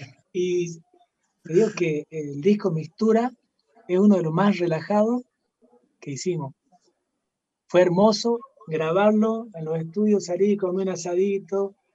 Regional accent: Jujuy, Argentina; Somos jujeños, como decía hace rato, amamos el lugar donde hemos nacido. De hecho, elegimos vivir acá también.

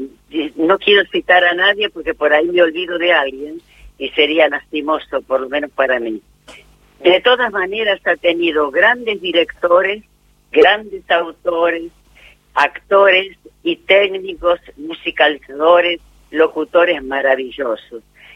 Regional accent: Argentina; nosotros somos dramaturgos argentinos

